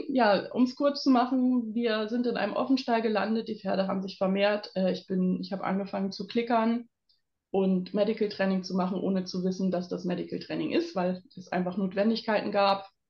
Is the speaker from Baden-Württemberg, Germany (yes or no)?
no; Bremen, Germany; ich komme aus Bremen